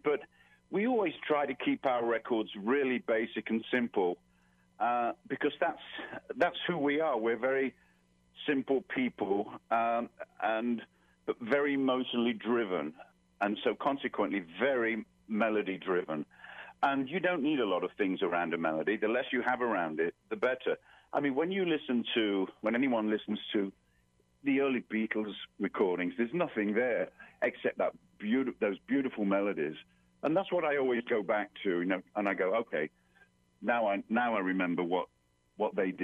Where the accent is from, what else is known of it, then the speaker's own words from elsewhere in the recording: England, United Kingdom; I was born in 1950, so from 50 to 60, I used to listen to the BBC radio growing up in England